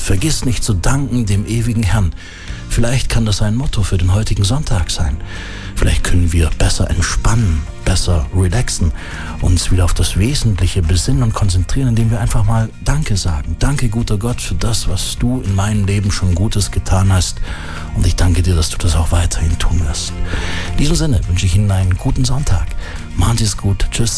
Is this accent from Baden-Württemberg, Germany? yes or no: yes; Wilhelmsdorf, Baden-Württemberg, Germany; aus dem Dorf, wo ich herkomme, aus Wilhelmsdorf im Oberschwäbischen